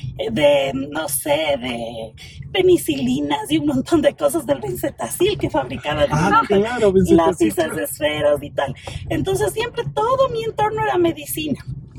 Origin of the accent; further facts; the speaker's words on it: Quito, Pichincha, Ecuador; soy ecuatoriana, quiteña orgullosamente, tengo actualmente 41 años